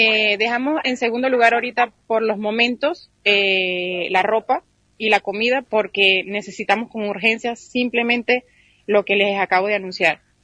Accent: Caracas, Capital District, Venezuela; yo soy de Caracas, donde hubo grandes daños.

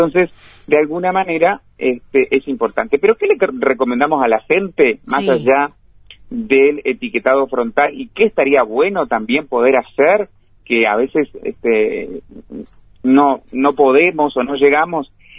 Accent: Uruguay; Como buenos uruguayos.

